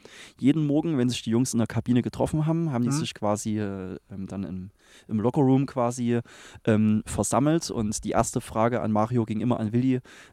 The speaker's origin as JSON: {"language": "German", "town": "Crimmitschau", "region": "Saxony", "country": "Germany", "tie": "born or raised there", "said": "ich bin hier in Krimmelschau aufgewachsen, habe natürlich hier meine Familie, meine Freunde"}